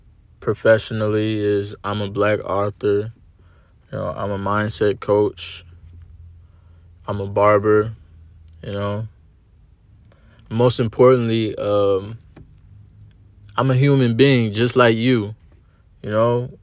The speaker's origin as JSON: {"language": "English", "town": "North Chicago", "region": "Illinois", "country": "United States", "said": "I come from the Chicagoland area, more specifically North Chicago, which is about an hour outside of Chicago."}